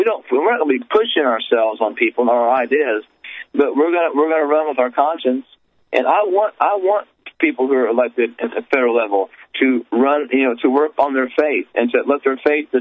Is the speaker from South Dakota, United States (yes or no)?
no; Jaysville, Indiana, United States; I ran for a city council position in my hometown, Jaysville, Indiana, as a youth pastor.